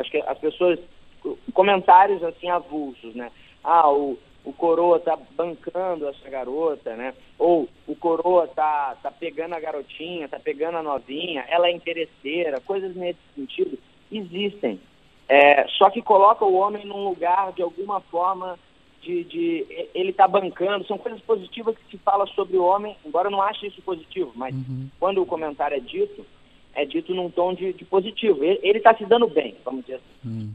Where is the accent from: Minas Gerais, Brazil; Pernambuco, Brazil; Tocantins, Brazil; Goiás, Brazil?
Tocantins, Brazil; Palmas; Eu não sou do Rio de Janeiro, né? Eu sou de Palmas, Tocantins.